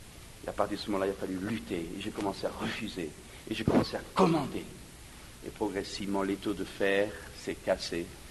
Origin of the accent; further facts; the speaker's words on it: France; chez nous en France.